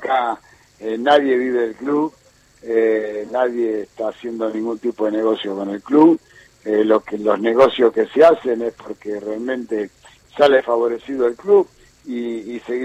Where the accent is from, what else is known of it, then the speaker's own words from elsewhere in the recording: Argentina; uno como hincha, como argentino